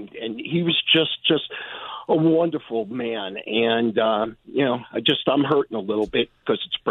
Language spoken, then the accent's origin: English; Yonkers, New York, United States; And I grew up in Yonkers, and the area I grew up in, we didn't have a lot of African-American people.